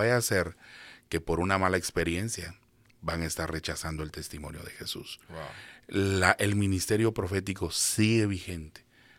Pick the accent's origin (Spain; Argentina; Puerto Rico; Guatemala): Guatemala; como decimos en Guatemala